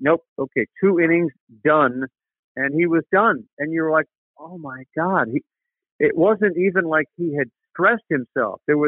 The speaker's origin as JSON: {"language": "English", "region": "New England", "country": "United States", "tie": "born or raised there", "said": "Gosh, you know, I grew up in New England."}